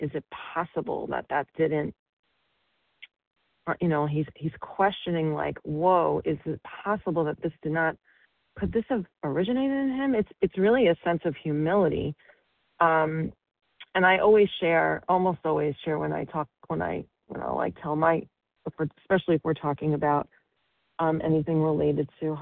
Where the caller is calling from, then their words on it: Colorado, United States; I'm on the list as Colorado.